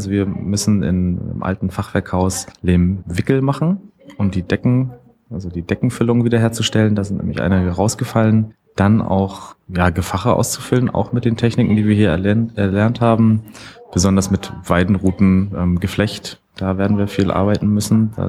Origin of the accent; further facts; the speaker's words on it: Lübeck, Schleswig-Holstein, Germany; now in Leipzig, Germany; Ich komme eigentlich von der Ostsee, also aus Lübeck. Bin jetzt seit fast 12 Jahren in Leipzig und werde auch ein bisschen länger noch in Mitteldeutschland bleiben wahrscheinlich.